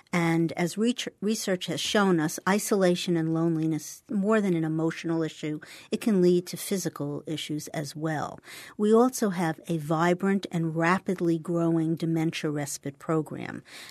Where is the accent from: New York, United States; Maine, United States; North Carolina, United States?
New York, United States; now in Collier County, United States; And I moved here from the East Coast prior to that, as you can probably tell, from New York.